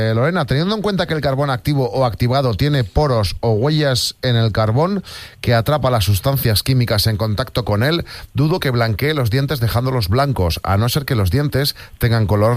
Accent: Madrid, Community of Madrid, Spain; Yo hablo más de tapas que soy de Madrid.

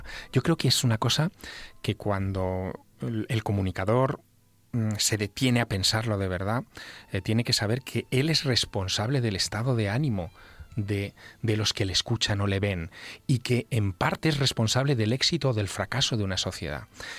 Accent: Teruel, Aragon, Spain; Yo vivía entonces en Teruel. Claro, Teruel es una ciudad, es mi ciudad natal, una ciudad muy pequeña, de 30.000 habitantes, donde un niño inquieto puede, en fin, puede moverse por todas partes

